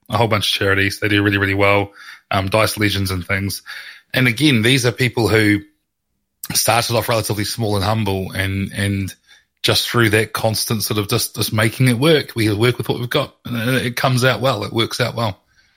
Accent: New Zealand; as soon as people, they heard me talk, they figured out I was from New Zealand

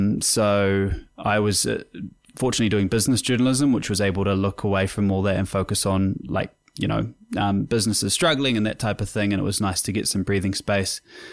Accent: West Auckland, Auckland, New Zealand; now in Raglan, New Zealand; I'm from West Auckland originally

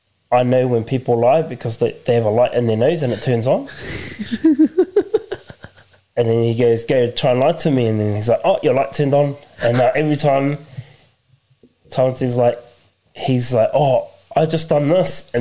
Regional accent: Rotorua, Bay of Plenty, New Zealand; And I'm from Rotorua.

